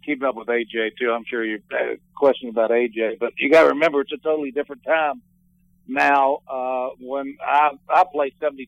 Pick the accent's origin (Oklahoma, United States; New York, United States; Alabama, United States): Alabama, United States; Mobile; I'm from Mobile. I didn't really want to go back to Mobile and play the Senior Bowl.